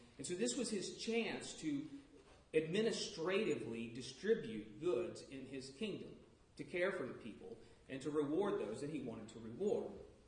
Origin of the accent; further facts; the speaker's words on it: New Orleans, Louisiana, United States; Now, I'm from New Orleans. Mardi Gras goes on for several months.